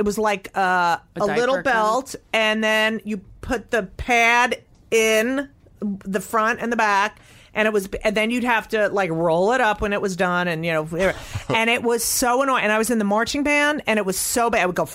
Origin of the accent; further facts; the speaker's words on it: United States; And as an American, as I'm going to be brutally honest